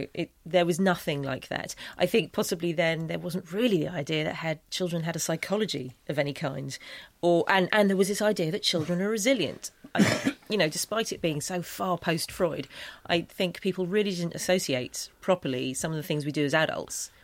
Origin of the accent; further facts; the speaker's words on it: England, United Kingdom; I'm English.